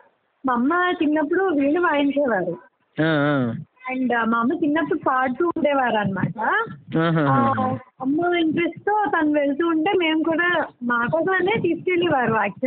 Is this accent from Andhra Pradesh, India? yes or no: yes; Visakhapatnam, Andhra Pradesh, India; సీతమ్మధార అండి, పుట్టి పెరిగింది అంతా విశాఖపట్నం.